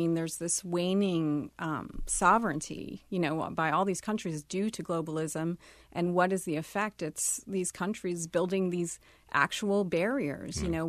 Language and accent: English; Houston, Texas, United States; I grew up in Houston. I've traveled to Mexico, but I don't really have that kind of firsthand experience